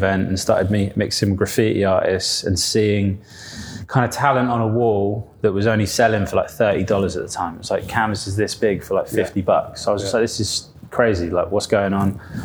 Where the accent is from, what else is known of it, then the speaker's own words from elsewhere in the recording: Isle of Wight, South East England, United Kingdom; I'm from the Isle of Wight, which, okay. So going right back from a little place called the Isle of Wight, which is like a Victorian beach island in the very south